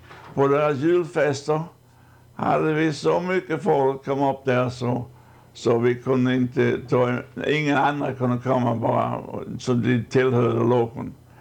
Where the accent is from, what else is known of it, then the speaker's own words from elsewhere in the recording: Sweden; moved away; Men när jag var hemma i Sverige en gång så besökte jag … grav nere i Skåne.